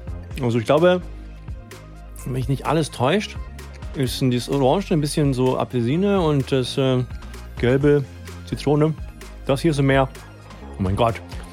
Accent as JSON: {"language": "German", "town": "Herrstein", "region": "Rhineland-Palatinate", "country": "Germany", "tie": "born or raised there", "also_born_or_lived": "Sweden", "said": "Ich bin ja in einem ganz kleinen Dorf in Rheinland-Pfalz aufgewachsen. Hier, Shoutout an Herstein, Hunsrück, 800 Einwohner"}